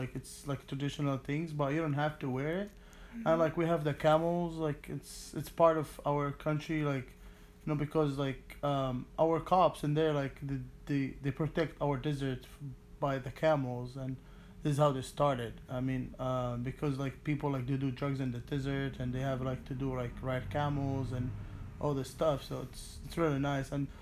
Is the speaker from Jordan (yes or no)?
yes; Jordan; now in United States; I live in America, but, like, I'm not American, so it's, like, I'm gonna be, like, unknown American, so it's, like, because I'm from Jordan